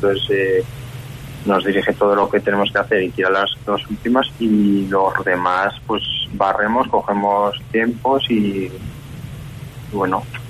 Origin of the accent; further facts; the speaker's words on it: Almudévar, Aragon, Spain; now in Jaca, Spain; Pues yo soy de Almudévar, entonces me vine a vivir aquí a Jaca